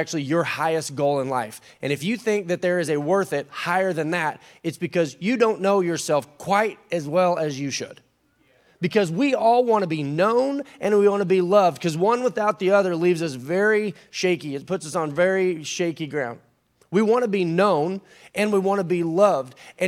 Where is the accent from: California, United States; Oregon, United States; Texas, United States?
Oregon, United States; I'm from Oregon, and we say things like aura.